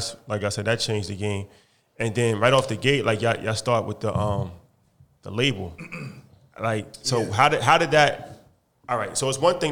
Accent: New York, United States; I was like really, really New York. Like, I grew up on … stuff like that.

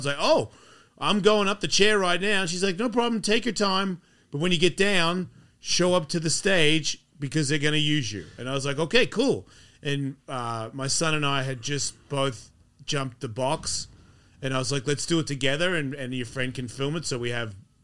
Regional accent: Australia; I'm Australian, sorry.

